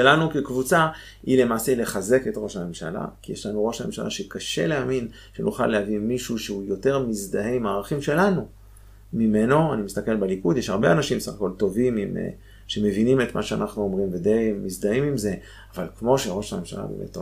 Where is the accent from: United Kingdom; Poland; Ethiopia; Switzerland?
Switzerland; Geneva; moved away as an adult; now in Israel; גרתי שם, 20 שנה, אני יליד הארץ, אבל בגיל שנתיים וחצי ההוריי התגרשו, ואז אמא שלי היא ממוצא שוויצרי, אז אחרי שהוריי התגרשו היא חזרה לשוויץ, ואז היא נחתה אז בז'נבה, וגדלתי שם.